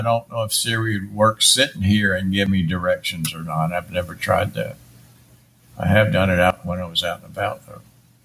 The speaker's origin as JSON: {"language": "English", "region": "Florida", "country": "United States", "tie": "born or raised there", "said": "I can do that in my hometown, which is small in West Florida."}